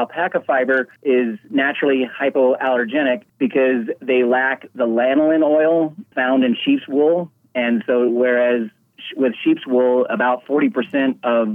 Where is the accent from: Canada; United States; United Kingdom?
United States; Craig, Colorado; I was born and raised in Craig, Colorado, and so I've lived here in Moffitt County all my life, and that's where I grew up.